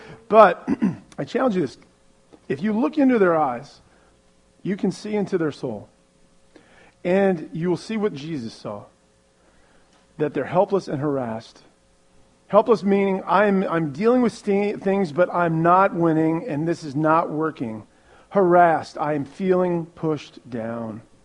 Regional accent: Herndon, Virginia, United States; And I grew up in Old Herndon. I grew up on Alabama Drive, if you know Herndon. That's where I grew up.

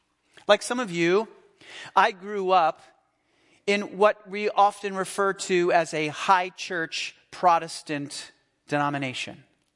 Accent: Philadelphia, Pennsylvania, United States; When I was a kid growing up in the Philadelphia area, my grandmother lived on a small island just north of Atlantic City called Brigantine.

